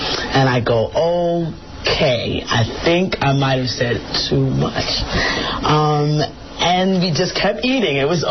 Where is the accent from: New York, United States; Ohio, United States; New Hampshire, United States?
New York, United States; I'm a New Yorker, and I'm going down as such.